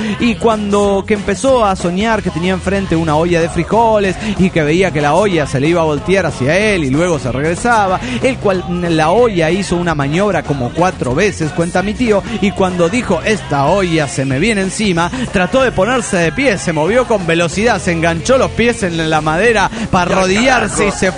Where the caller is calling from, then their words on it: Granbull, Georgia, United States; de Granbull, Georgia, Estados Unidos de Norteamérica.